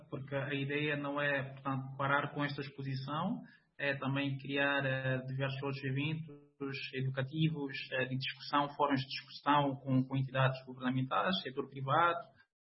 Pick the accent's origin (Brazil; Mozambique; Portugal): Mozambique; Sabie, Maputo; na minha terra natal, que é o posto administrativo de Sábia, distrito de Moamba.